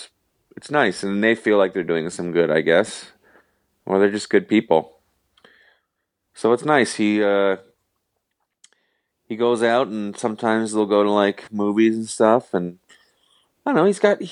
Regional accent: Ottawa, Ontario, Canada; I'm from Ottawa.

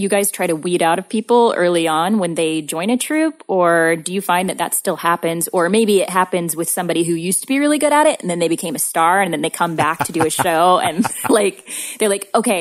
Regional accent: the Ozarks, United States; I'm from the Ozarks.

